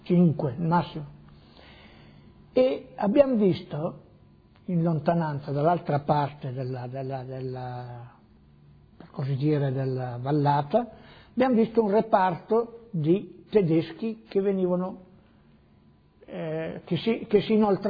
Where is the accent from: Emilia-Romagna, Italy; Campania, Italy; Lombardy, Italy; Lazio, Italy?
Emilia-Romagna, Italy; Parma; born there; sono nato a Parma il 16 aprile del 1924.